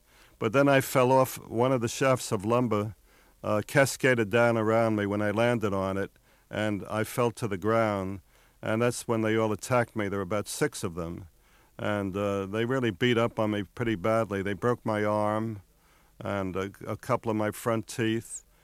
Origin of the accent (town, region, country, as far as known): Bronx, New York, United States; born or raised there